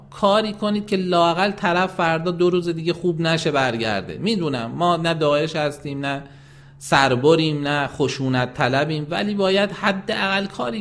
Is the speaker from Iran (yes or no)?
yes; Iran; ما ایرانی هستیم